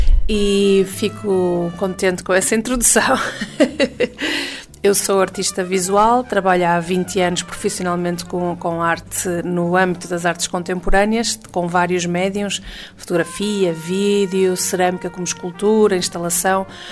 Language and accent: Portuguese; Vienna, Austria; Sou natural de Viena, mas também sou do mundo.